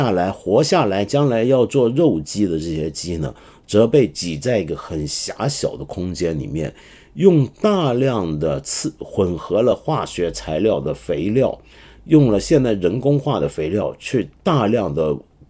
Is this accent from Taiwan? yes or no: no; Hong Kong; also born or lived in Mainland China; now in Shanghai, China; 对，我是香港人，虽然我不是在香港出生，父亲把2岁多的我从内地带到香港，而现在我却把父母带回内地生活